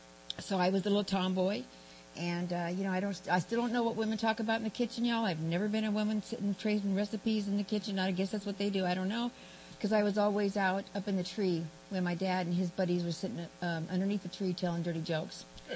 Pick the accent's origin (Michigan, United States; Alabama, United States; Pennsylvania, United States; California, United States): California, United States; San Diego; also born or lived in Texas; I was born in Texas, but we moved here to San Diego when I was about 3.